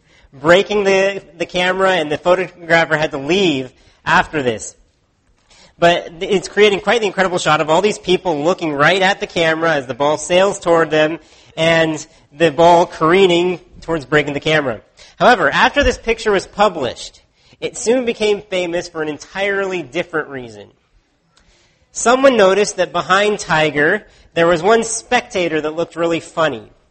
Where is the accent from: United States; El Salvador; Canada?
Canada; minding your own business, being Canadian.